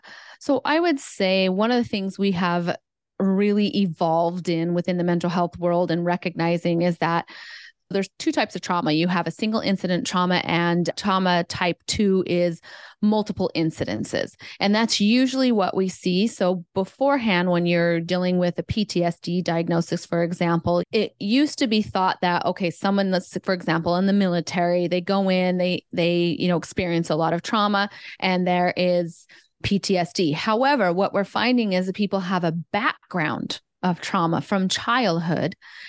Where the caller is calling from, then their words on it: Hawaii, United States; I'm joining you from Hawaii.